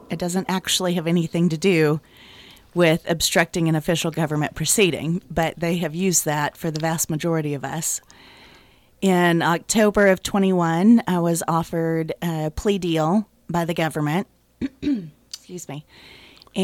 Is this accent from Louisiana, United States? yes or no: no; Lubbock, Texas, United States; now in Midland, United States; I was born and raised in Lubbock, and then I've lived in Midland for about the last 15 years.